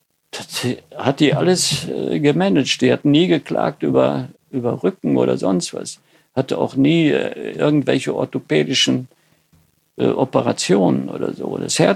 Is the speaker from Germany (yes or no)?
yes; North Rhine-Westphalia, Germany; Bei uns im Sauerland gibt es ja sehr viele kleine und mittelgroße Betriebe.